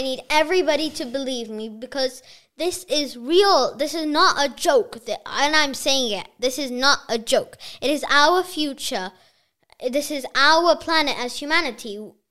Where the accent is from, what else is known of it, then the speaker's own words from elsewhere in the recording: Bangalore, Karnataka, India; And that somewhere is in my hometown, Bangalore.